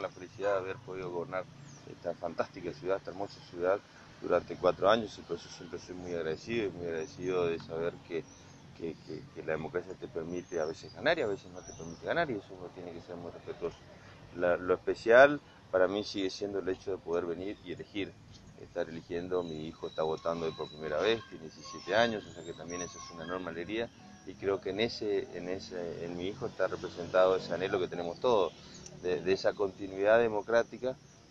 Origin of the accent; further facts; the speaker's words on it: Argentina; la enorme alegría primero como argentino del hecho de votar, de elegir